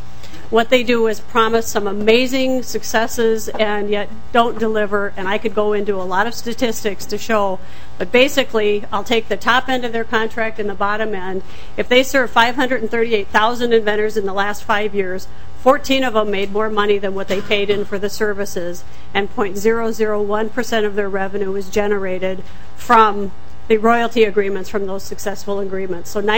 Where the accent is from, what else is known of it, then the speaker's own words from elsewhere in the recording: Redwood Falls, Minnesota, United States; I am from Redwood Falls, Minnesota